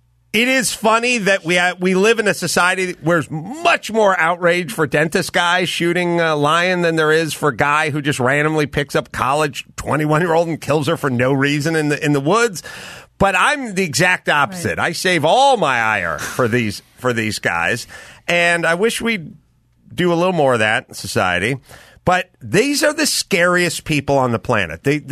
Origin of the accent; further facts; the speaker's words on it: North Hollywood, California, United States; You know, I grew up in North Hollywood.